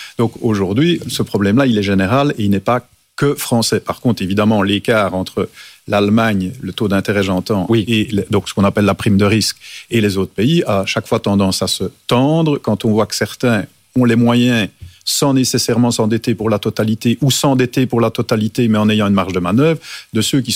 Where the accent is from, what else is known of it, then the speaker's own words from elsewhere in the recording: Wallonia, Belgium; plutôt la Wallonie, je suis wallon, que la Flandre